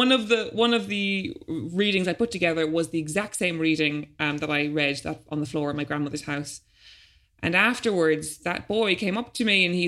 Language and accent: English; Ireland; now in -; what do I actually have to say as an Irish adult, considering I've never had a real job there and I've never paid taxes there.